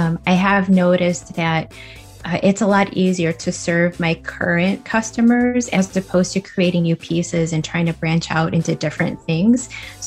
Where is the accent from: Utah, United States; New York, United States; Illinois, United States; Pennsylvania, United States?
Illinois, United States; West Chicago; I'm from West Chicago, Illinois.